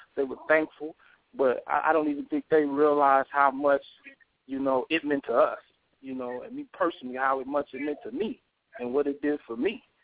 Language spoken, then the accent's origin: English; Las Vegas, Nevada, United States; You know, I'm from Las Vegas, Nevada.